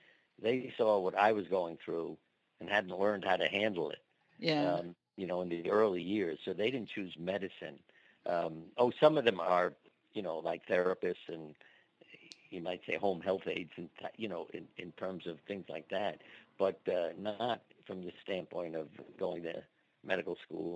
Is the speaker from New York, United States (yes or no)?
yes; Brooklyn, New York, United States; my problem was growing up in Brooklyn, in a big city, and never being on a horse.